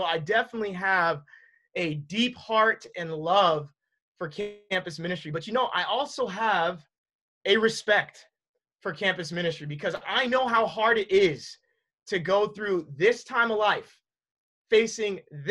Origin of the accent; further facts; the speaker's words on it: Los Angeles, California, United States; I grew up in Los Angeles.